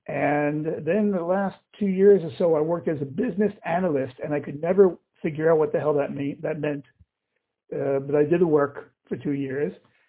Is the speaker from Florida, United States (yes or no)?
yes; Miami, Florida, United States; moved away as an adult; now in Israel; I grew up in Miami and I moved to Israel in 1980. So I'm here for over 40 years